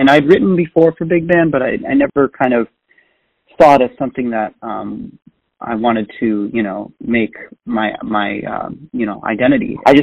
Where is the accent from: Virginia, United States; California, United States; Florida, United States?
California, United States; Santa Cruz; I'm from Santa Cruz, California, and I grew up playing music with my identical twin brother, Pascal.